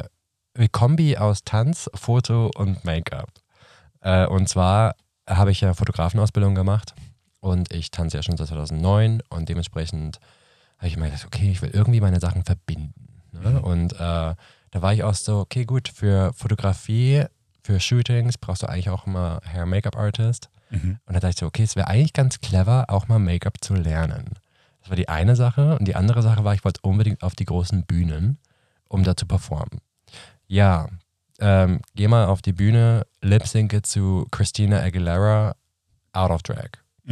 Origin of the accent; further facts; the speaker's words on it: Munich, Bavaria, Germany; also born or lived in Karlsruhe; now in Berlin, Germany; Ich komme aus München.